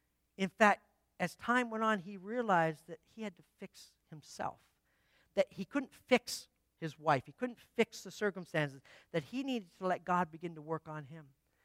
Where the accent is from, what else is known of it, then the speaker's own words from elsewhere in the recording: Canada; Just so you know, I'm a Canadian, so yeah, had to get that in there, right?